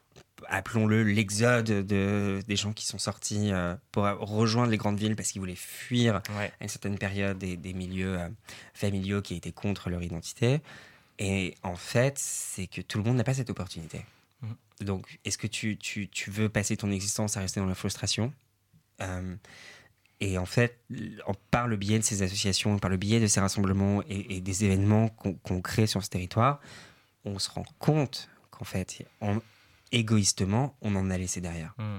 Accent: Paris, Île-de-France, France; moi je suis parisien, c'était toujours on va à la campagne, on s'en tape.

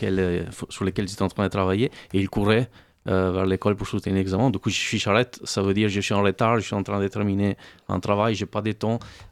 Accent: Italy; now in Paris, France; moi je suis italien, entre italiens, en fait, on dit « sono charrette », on ne traduit pas « charrette ».

